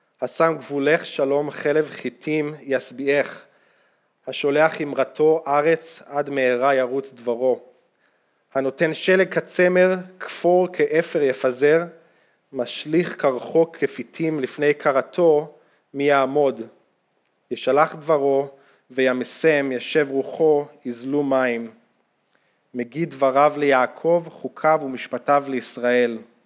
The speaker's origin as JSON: {"language": "English", "country": "Israel", "tie": "born or raised there", "first_language": "Hebrew", "second_language": "English", "said": "As many of you know, I'm grew up in Israel. Hebrew is my native language."}